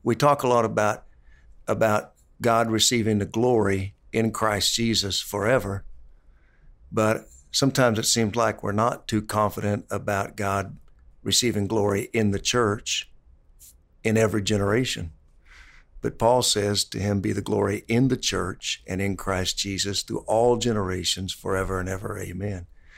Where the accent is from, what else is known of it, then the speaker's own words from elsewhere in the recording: Pawhuska, Oklahoma, United States; I was born and raised in Oklahoma, in a small town, Pawhuska, Oklahoma.